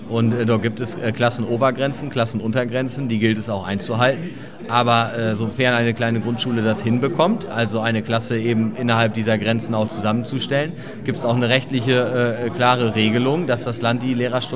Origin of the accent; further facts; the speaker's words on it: Lingen, Lower Saxony, Germany; Ich komme aus Lingen, dort haben wir ähnliche Diskussionen, was das Thema Atomkraftwerk angeht.